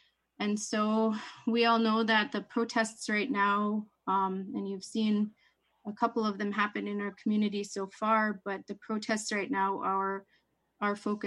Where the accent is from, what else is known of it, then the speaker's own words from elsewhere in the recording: St. Mary's, Alaska, United States; now in Bethel, United States; I've been a resident of Bethel for going on 20 years. I'm originally from St. Mary's, but I live here, and my kids and we all identify Bethel as our home.